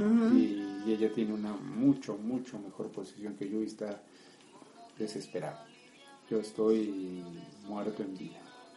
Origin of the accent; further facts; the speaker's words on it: Mexico; somos mexicanos